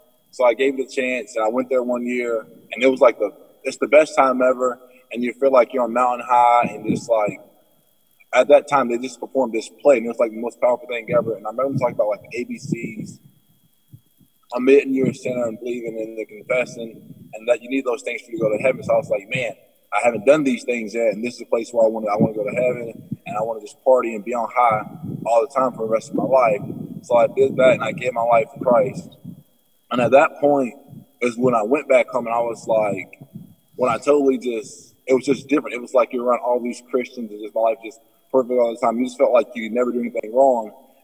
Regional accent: Georgia, United States; as you stated earlier, and I'm from Georgia.

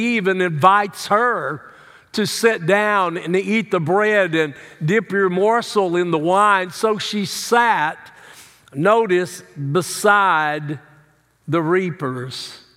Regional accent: the South, United States; I grew up in America. I grew up in the Bible Belt.

